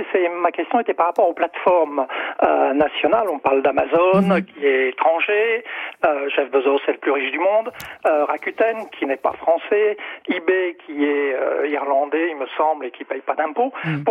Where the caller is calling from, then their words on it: Pays de la Loire, France; Je suis donc du Maine-et-Loire